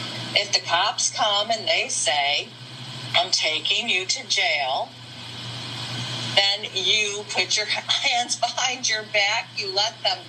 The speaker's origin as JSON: {"language": "English", "region": "the South", "country": "United States", "tie": "born or raised there", "said": "I am a woman of color who has lived in the South, who was born and raised in the South, who experienced racism firsthand, even when I was a child"}